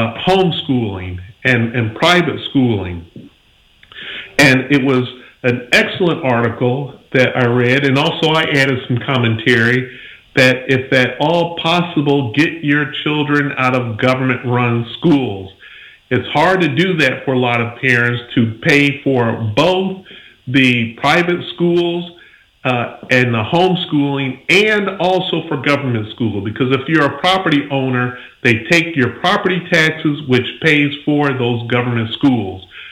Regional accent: Pensacola, Florida, United States; I'm from the Pensacola, Florida area.

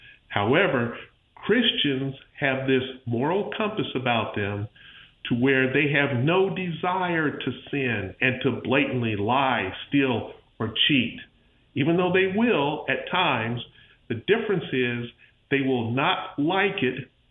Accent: Pensacola, Florida, United States; I'm from Pensacola, Florida. I'm a former member of the Florida State House.

